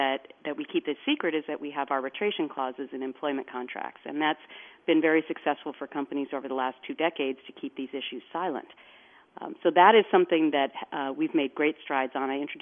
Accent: Anoka, Minnesota, United States; my best friend growing up in Anoka

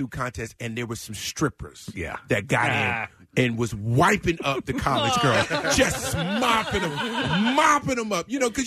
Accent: Nashville, Tennessee, United States; We're from Nashville. We drove.

